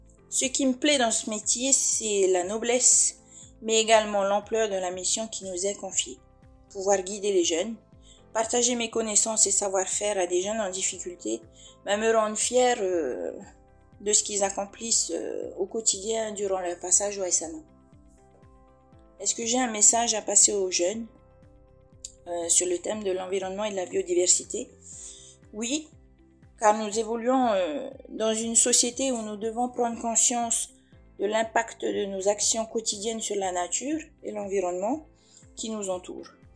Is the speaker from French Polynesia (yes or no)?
yes; French Polynesia; Je suis mariée et maman de 3 enfants. Et je suis originaire de Polynésie.